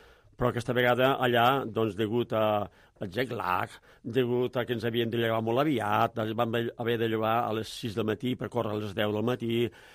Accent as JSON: {"language": "Catalan", "town": "Balaguer", "region": "Catalonia", "country": "Spain", "said": "jo soc de Balaguer"}